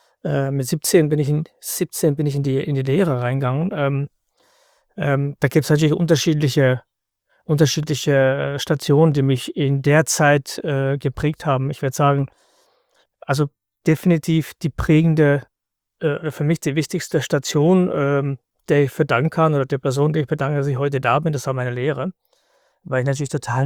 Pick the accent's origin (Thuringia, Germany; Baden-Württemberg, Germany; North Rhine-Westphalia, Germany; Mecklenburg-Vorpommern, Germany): Baden-Württemberg, Germany; Freiburg; Ich bin in Freiburg aufgewachsen.